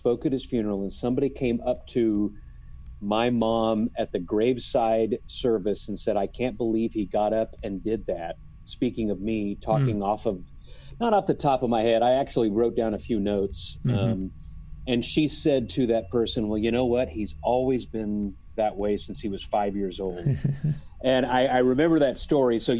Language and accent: English; Kansas, United States; And the very quick story on her getting to Kansas, which meant that I grew up in Kansas, was that she attended a small Lutheran college, St. John's College in Winfield, Kansas, which is south of Wichita, Kansas.